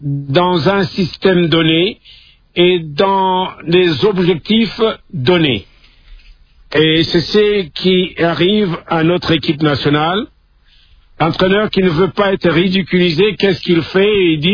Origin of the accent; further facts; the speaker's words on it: Kamina, Haut-Lomami, DR Congo; je suis un natif de Kamina, hein, la base de Kamina.